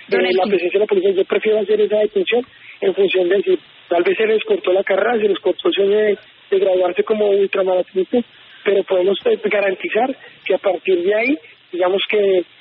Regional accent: Colombia; a mí me duele como colombiano

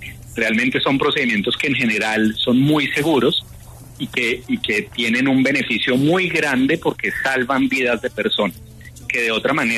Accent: Colombia; Realmente tenemos que concientizarnos como colombianos de la necesidad de los trasplantes.

